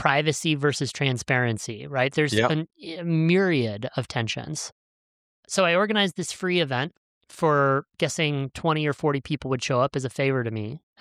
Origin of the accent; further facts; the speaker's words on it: Novato, California, United States; It was based in my hometown. So he had an office in Novato, California, where I live, which is just funny now, full circle.